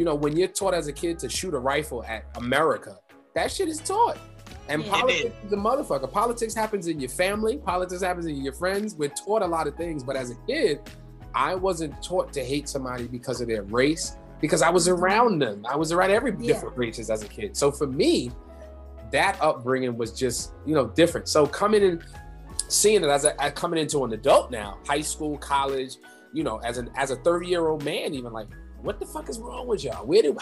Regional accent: New York City, New York, United States; You know, those that know me, born and raised in the Bronx, I'm a worldly dude.

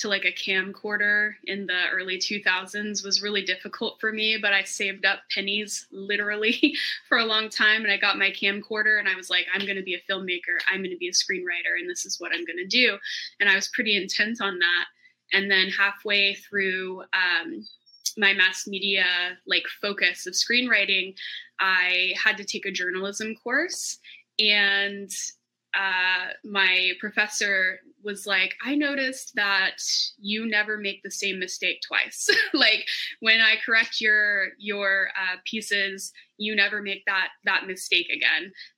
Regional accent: Arkansas, United States; But I grew up in poverty in Arkansas, and I was the first person in my family to attend and graduate college.

